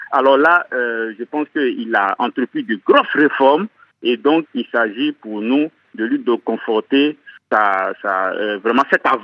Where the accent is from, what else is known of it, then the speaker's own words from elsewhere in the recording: Côte d’Ivoire; je suis un Ivoirien très heureux de voir que le climat politique est sereine